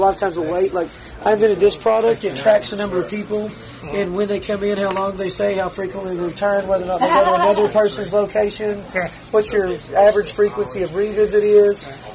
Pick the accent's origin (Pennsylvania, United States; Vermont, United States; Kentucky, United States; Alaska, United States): Kentucky, United States; Bowling Green; I'm from Bowling Green, Kentucky.